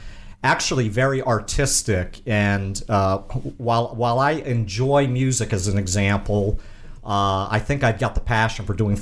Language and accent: English; Upper Marlboro, Maryland, United States; I grew up in District Heights and finally Upper Marlboro, Maryland, in Prince George's County in Maryland.